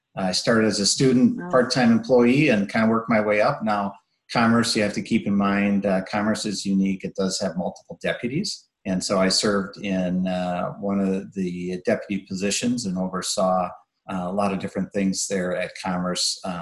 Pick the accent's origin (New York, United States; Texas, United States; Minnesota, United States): Minnesota, United States; You know, I'm born and raised in Minnesota, and, you know, I really hadn't traveled much at all.